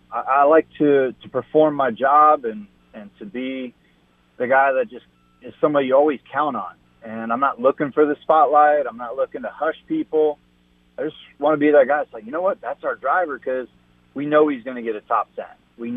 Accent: Las Vegas, Nevada, United States; I'm a big Golden Knights fan from growing up in Vegas.

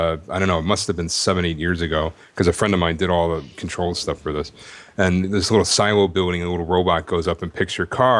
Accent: United States; one thing that was amazing to me as an American walking through the Autostadt

